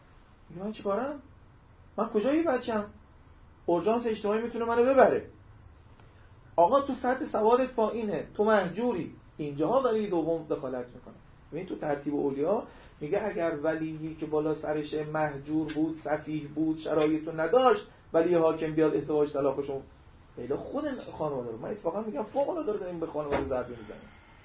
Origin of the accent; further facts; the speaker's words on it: Khuzestan, Iran; من بچه خوزستانم،